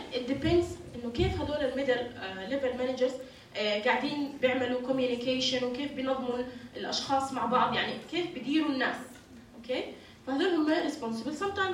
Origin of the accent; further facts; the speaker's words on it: Jordan; شكل لنظام صحي معين عندنا بالأردن